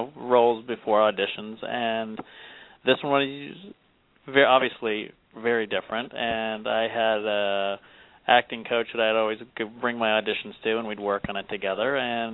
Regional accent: Silver Spring, Maryland, United States; I was Silver Spring, Maryland, right in between D.C. and Baltimore.

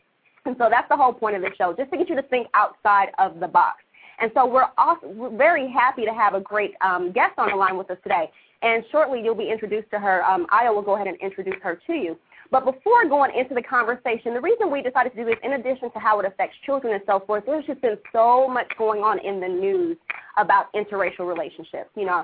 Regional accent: Los Angeles, California, United States; I never was really race conscious growing up in Los Angeles. Because here, you know, it's just basically a big melting pot

